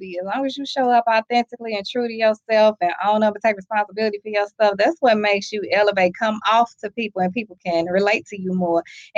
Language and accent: English; St. Louis, Missouri, United States; I was born and raised in the Ville, and I lived in the city all my life.